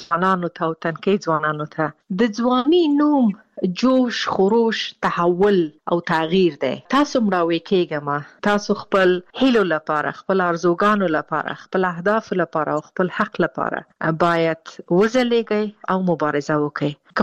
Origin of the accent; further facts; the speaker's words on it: Afghanistan; او دا چې زه د افغانستان باندې یم زه ورځ شمیرم چې زه بیرته کله خپل ملک ته ځم، او بیرته خپل ټاټوبی خپل خلکو سره